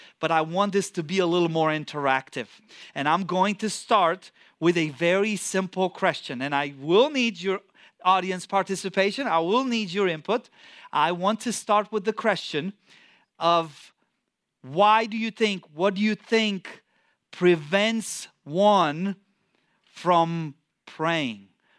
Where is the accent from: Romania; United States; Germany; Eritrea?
Romania; English is a second language; I come from Romania. They would call me in the office. They would ask me, did you go to church?